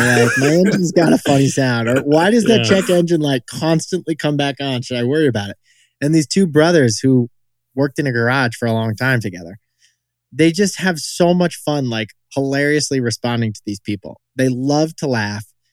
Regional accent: Vermont, United States; I'm born and raised in rural Vermont.

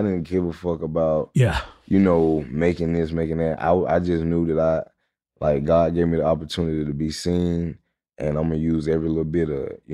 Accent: Atlanta, Georgia, United States; Like I say, I'm from Atlanta because I done stayed on the Swatch.

